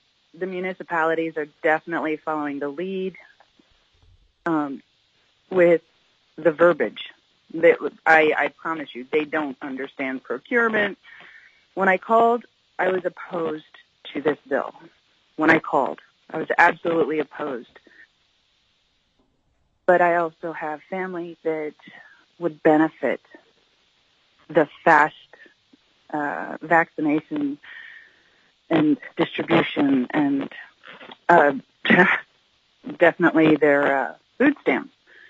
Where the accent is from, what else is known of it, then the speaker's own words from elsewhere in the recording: Anchorage, Alaska, United States; born and raised in Anchorage, Alaska